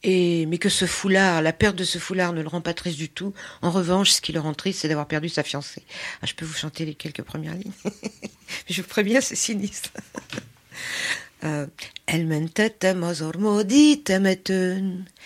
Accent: Paris, Île-de-France, France; born there; Bon, c'est pas ma langue, je suis née à Paris, mais c'est vrai que quand j'étais petite, mes parents parlaient hongrois entre eux, et donc je comprends pratiquement tout.

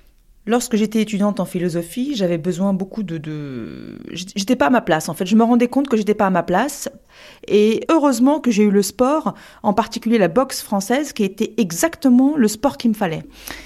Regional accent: Paris, Île-de-France, France; j'ai 46 ans. Je suis née en France, j'ai grandi entre Barbès et Gare du Nord.

